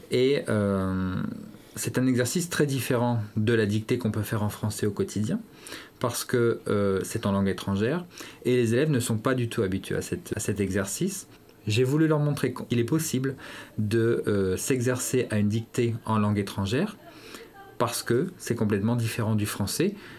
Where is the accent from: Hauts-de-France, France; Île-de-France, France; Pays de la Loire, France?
Hauts-de-France, France; Doullens; Doulan, j'étais élève ici. Donc, je reviens à mes origines.